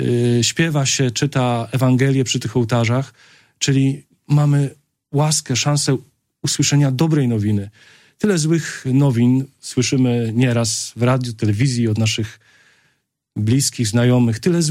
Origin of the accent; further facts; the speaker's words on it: Kuyavian-Pomeranian Voivodeship, Poland; Ja pochodzę z Kujaw